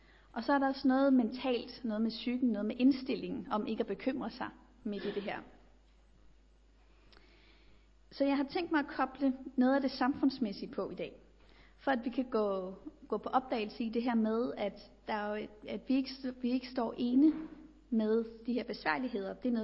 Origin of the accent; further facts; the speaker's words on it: Copenhagen, Capital Region of Denmark, Denmark; og jeg kommer fra København, men jeg arbejder i Agape i Silkeborg.